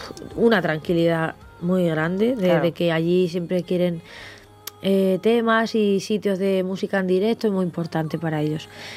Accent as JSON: {"language": "Spanish", "town": "Madrid", "region": "Community of Madrid", "country": "Spain", "also_born_or_lived": "Ciudad Real", "lives_now": "Seville, Spain", "said": "soy de Madrid, he vivido en Ciudad Real, en La Mancha muchos años, ahora vivo en Sevilla. Estoy mucho aquí en Barcelona"}